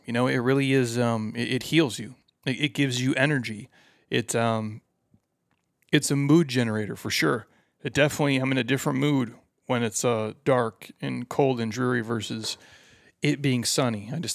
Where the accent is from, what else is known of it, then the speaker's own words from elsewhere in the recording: Minnesota, United States; I'm from Minnesota originally, and I've hated the cold my whole life.